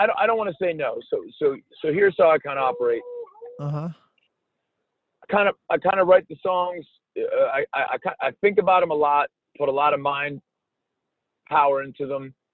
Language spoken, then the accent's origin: English; Philadelphia, Pennsylvania, United States; now in Las Vegas, United States; It's hard for me because I grew up in Philly. I got my mindset from Philly.